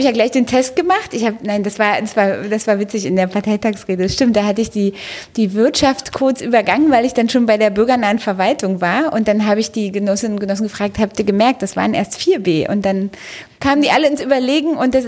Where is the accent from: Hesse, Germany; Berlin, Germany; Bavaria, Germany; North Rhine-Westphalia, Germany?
Berlin, Germany